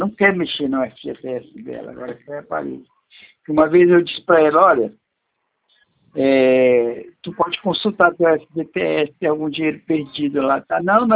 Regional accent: Praia Grande, São Paulo, Brazil; Eu sou de Praia Grande.

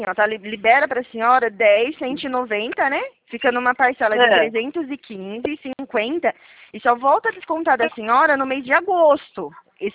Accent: Araras, São Paulo, Brazil; eu sou daqui de Araras

